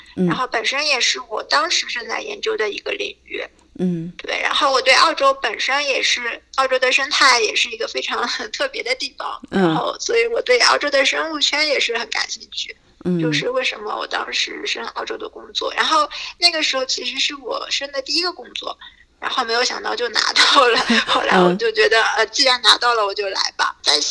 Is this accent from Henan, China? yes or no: no; Shanghai, China; 我本身是上海人，然后我是复旦大学的生物系毕业的本科，然后毕业了以后我就去美国纽约州立大学实习分校去进行博士